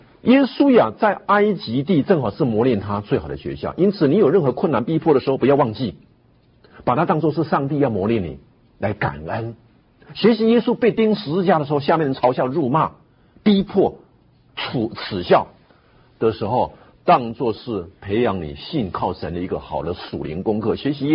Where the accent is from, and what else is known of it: Taiwan